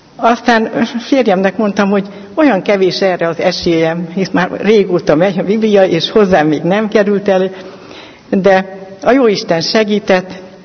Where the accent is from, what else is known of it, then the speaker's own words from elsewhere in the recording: Borsod-Abaúj-Zemplén, Hungary; Miskolc melletti községben nevelkedtem, 12 éves koromban konfirmáltam, szüleim vallásosak voltak, és ilyen szellemben neveltek minket.